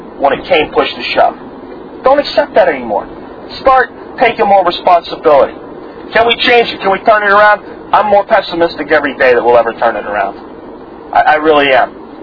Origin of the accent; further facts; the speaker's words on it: Ukraine; now in United States; But I'm not a Ukrainian hyphen American. I'm an American that happens to be from Ukraine.